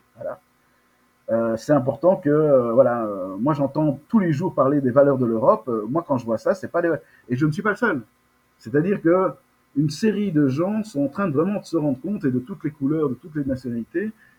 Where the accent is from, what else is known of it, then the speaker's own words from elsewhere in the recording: Brussels, Belgium; born there; je suis né à Bruxelles. Je suis né ici. Et c'est pas Zemmour et toute sa clique de racistes négrophobes fous furieux qui vont me chasser d'où je suis, d'où je suis né. Je suis né ici avec la grande fierté de mes origines congolaises